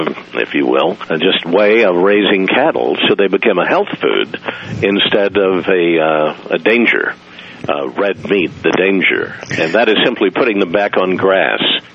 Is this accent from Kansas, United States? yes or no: yes; Kansas, United States; moved away as an adult; now in Chicago, United States; Well, I'm from Kansas, and I came to Chicago 40 years ago, basically on a broadcast career.